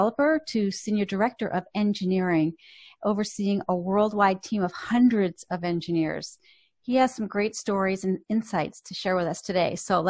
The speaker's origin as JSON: {"language": "English", "town": "Boston", "region": "Massachusetts", "country": "United States", "tie": "born or raised there", "said": "I grew up in Boston, actually."}